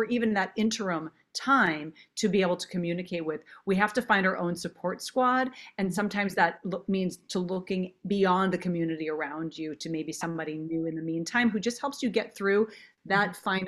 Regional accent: Minnesota, United States; because I'm from Minnesota and we eat a lot of cow parts and chicken and fish and turkey and, you know, yogurt and cheese.

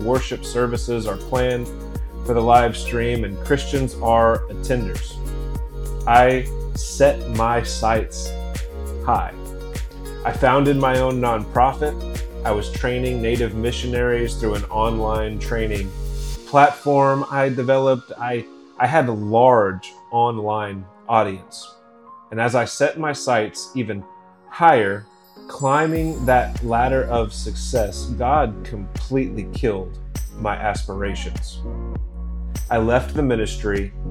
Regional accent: United States; I was raised in America, where ministry was about being a personality

